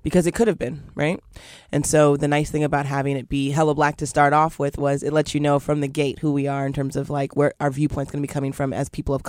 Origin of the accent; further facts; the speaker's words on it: Seattle, Washington, United States; And we are from Seattle. So we've seen a large community our whole lives.